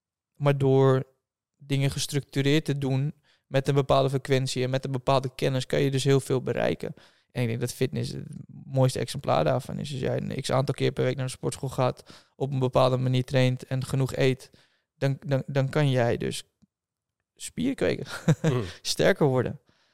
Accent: Lelystad, Flevoland, Netherlands; ik ben in Lelystad opgegroeid en ik ben net 4 maanden in Dubai geweest. En ik ben nu even in Lelystad.

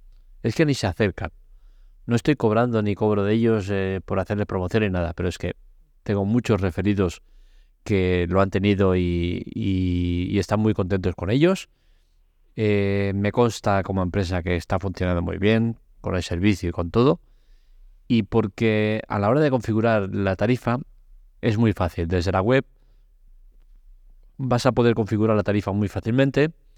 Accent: Catalonia, Spain; Como buen catalán, la pela es la pela.

